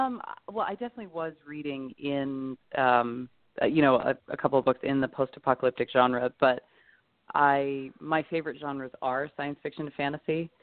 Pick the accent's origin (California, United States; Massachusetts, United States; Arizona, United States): Arizona, United States; because I grew up in Arizona, and really for a long time, my Spanish was better than my Chinese